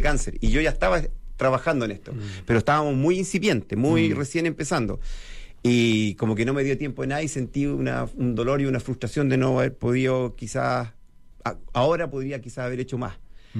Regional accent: Chile; now in Sweden; mi identidad es muy chilena, en el sentido de que yo sabía que no era sueco, a pesar de que sé hablar sueco y que vivo allá, pero yo en mi interior sé que no soy sueco y que soy chileno

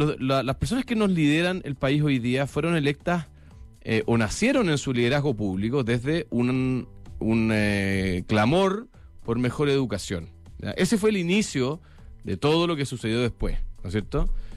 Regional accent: Chile; a mí me tiene bien enrabiado como padre, pero también como chileno

